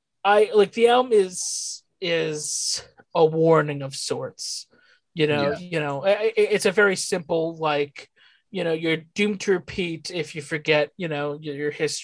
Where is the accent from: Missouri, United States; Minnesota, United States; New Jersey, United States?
New Jersey, United States; I was in New Jersey. You know, I grew up in New Jersey